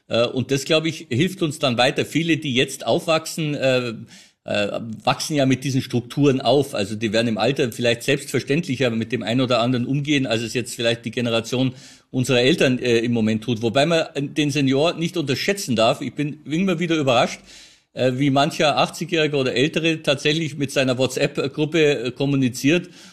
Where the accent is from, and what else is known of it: Bavaria, Germany